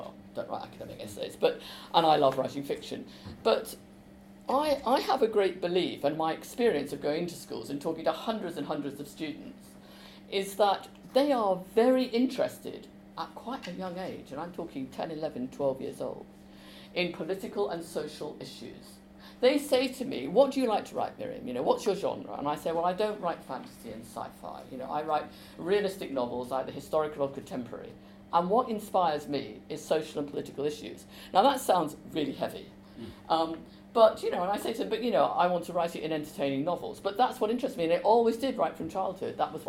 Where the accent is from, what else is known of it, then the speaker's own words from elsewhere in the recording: England, United Kingdom; right, so I am English and I am from England.